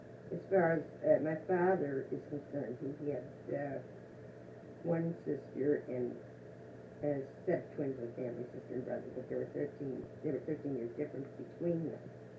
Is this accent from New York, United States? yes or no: no; Chicago, Illinois, United States; moved away as an adult; I was born in Chicago, and I lived in Chicago until I was 20 years old.